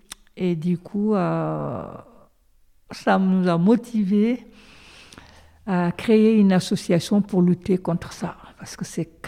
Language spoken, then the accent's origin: French; Diaguili, Guidimaka, Mauritania; moved away as an adult; now in France; Diaguili, je suis née à Diaguili. J'ai grandi à Diaguili. J'ai quitté Diaguili à l'âge de 20 ans pour rejoindre mon mari en France. Donc, Diaguili, comme je vous l'ai dit tout à l'heure, se situe dans le sud-est de la Mauritanie.